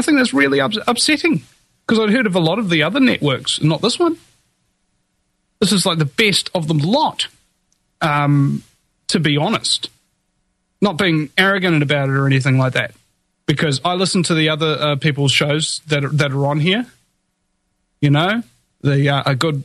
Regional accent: New Zealand; I'm a New Zealander and I'm on it

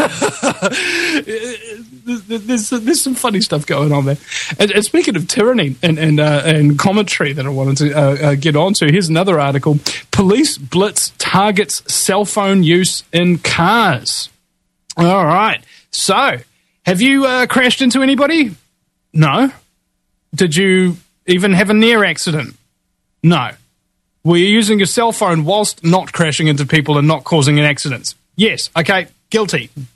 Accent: New Zealand; And being a New Zealander, you know, you become very, very aware of insanity and just how crazy it is.

